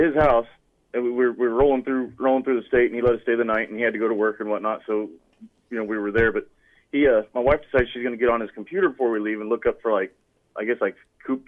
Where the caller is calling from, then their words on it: Indianola, United States; Good morning. … from Indianola.